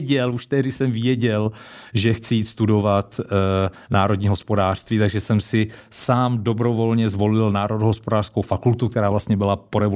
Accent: Zlín, Zlín Region, Czechia; Jsem ze Zlína, ano.

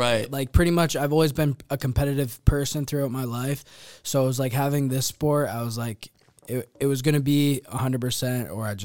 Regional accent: Canada; you know, being Canadian, fan of GSP

